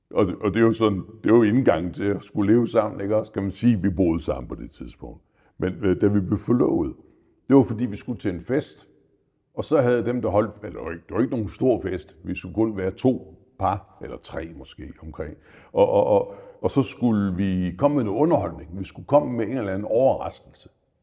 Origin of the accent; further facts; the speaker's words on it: Zealand, Denmark; Og så kommer jeg hjem til mine forældre, jeg er fra Falster.